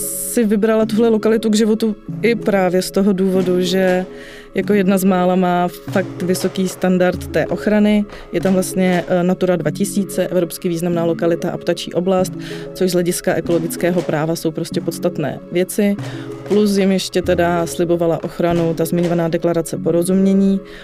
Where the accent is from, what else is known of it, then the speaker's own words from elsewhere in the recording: Ostrava, Moravian-Silesian Region, Czechia; pocházím z Ostravy a vyrůstala jsem asi tak 400 metrů vzdušnou čarou od koksovny, která stále ještě v Ostravě funguje